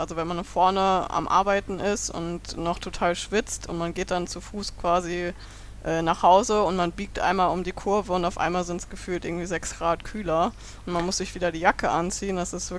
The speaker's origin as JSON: {"language": "German", "town": "Paderborn", "region": "North Rhine-Westphalia", "country": "Germany", "said": "Ich komme aus Nordrhein-Westfalen, Paderborn. Weinbau gibt es da nicht."}